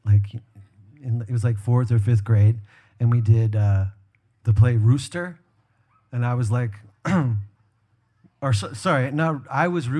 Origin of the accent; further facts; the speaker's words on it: Maryland, United States; I grew up in Maryland, actually, in southern Maryland.